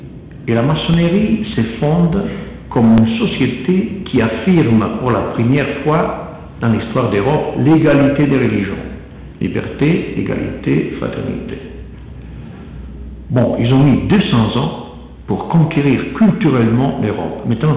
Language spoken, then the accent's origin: French; Italy; French is a second language; je me autodénonce, je suis italien, je vais me dénoncer.